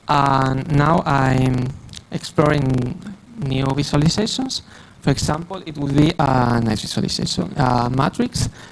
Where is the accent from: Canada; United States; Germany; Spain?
Spain; I'm from Spain. I'm a 20 years old boy. And now I'm studying cybersecurity and artificial intelligence at the University of Malaga.